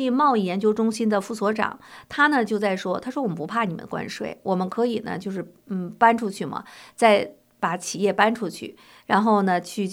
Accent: China; 我们很多来自中国大陆的人

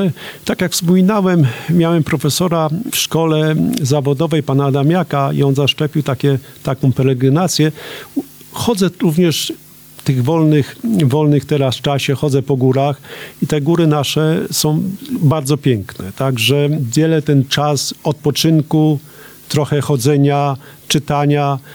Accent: Jelenia Góra, Lower Silesian Voivodeship, Poland; Jelenia Góra jest takim moją małą ojczyzną i dlatego zawsze z sentymentem będę się wypowiadał o Jeleniej Górze.

